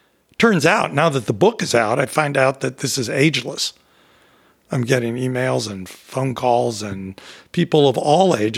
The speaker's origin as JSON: {"language": "English", "country": "United States", "said": "the American government, which is the one I feel comfortable knowing about and criticizing because I'm an American."}